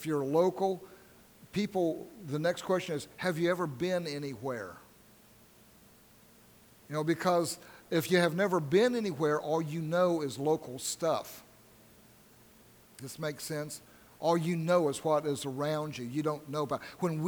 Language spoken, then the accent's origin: English; Oklahoma, United States; also born or lived in Ohio; when I lived in Oklahoma, you lived in Oklahoma? I said, yeah, that's really where I was raised.